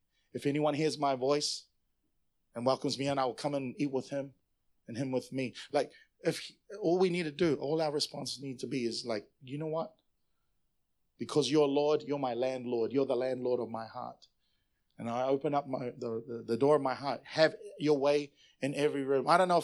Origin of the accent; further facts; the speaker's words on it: Samoa; You are from the Philippines. I'm from Samoa, bro.